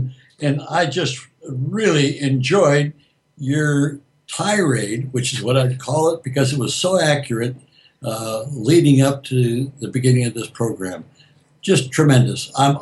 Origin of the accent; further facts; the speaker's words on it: New England, United States; moved away as an adult; Since I was born and bred in New England, I didn't like warm weather all that much, so I went to Alaska, and I went there broke.